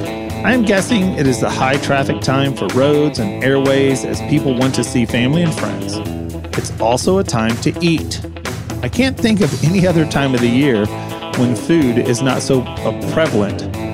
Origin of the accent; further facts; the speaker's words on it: the South, United States; accent: southern; not just because you love my southern accent.